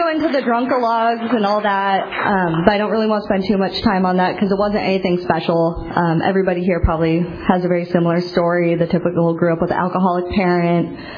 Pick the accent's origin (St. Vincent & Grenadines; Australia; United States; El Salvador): United States; Seattle, Washington; Long story short, I'm from Seattle, and I moved here on purpose.